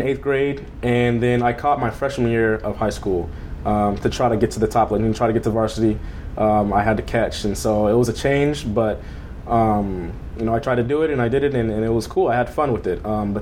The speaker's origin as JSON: {"language": "English", "town": "Long Beach", "region": "California", "country": "United States", "tie": "born or raised there", "lives_now": "Corona, United States", "said": "I grew up in Long Beach, and now I live in Corona, California, so it's Riverside County, but I know Long Beach is more known, and that's where I was born, so."}